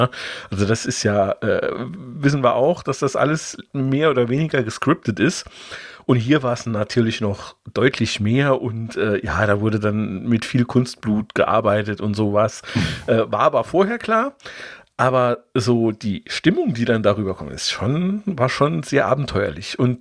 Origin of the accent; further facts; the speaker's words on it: Saarbrücken, Saarland, Germany; Ja, ich war mal bei uns in Saarbrücken